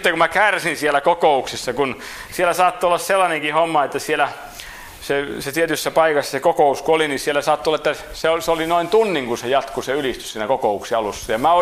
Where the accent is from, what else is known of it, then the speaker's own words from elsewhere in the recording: Häme, Finland; Me olen hämäläinen